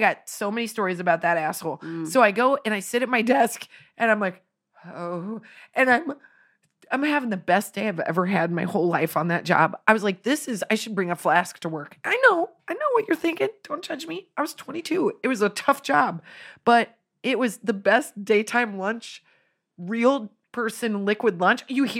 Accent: Finland; You know, I'm from Finland. I'm celebrating this day.

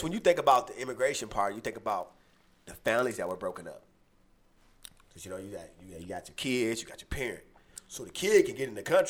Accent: United States; Me as an American.

